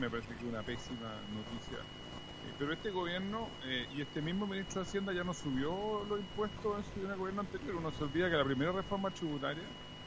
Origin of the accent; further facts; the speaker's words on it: Chile; hacemos un pésimo negocio como chileno